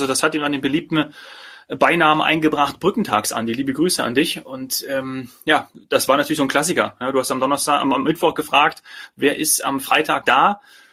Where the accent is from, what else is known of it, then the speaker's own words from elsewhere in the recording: Hesse, Germany; Also das kannte ich zum Beispiel bei uns in Hessen war das irgendwie nicht so